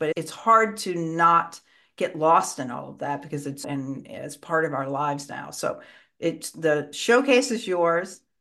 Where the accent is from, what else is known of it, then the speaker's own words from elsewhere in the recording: Southern United States, United States; accent: Southern; my Southern accent might come out